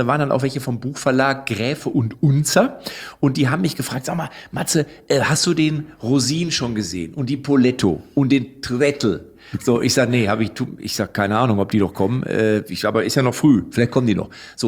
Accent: Lippstadt, North Rhine-Westphalia, Germany; Ich komme ja aus Lippstadt.

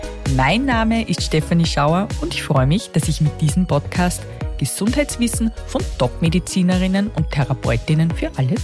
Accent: Upper Austria, Austria; Als Oberösterreicherin muss ich einfach sagen, die perfekte Wahl.

